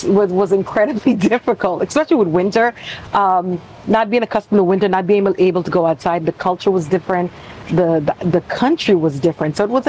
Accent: Providenciales, Caicos Islands, Turks & Caicos Islands; I did, in Blue Hills. So that's on the north side, right across the water.

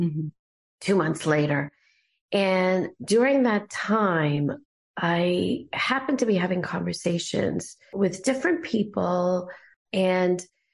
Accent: India; But I think being an Indian person has a lot to do with it

